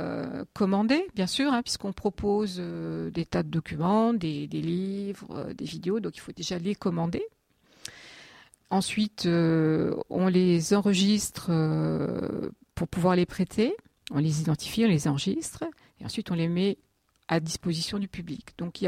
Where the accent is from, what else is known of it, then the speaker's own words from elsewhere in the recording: Grand Est, France; je suis revenue en 2007, c'est pas vraiment ma région d'origine, mais je suis Lorraine.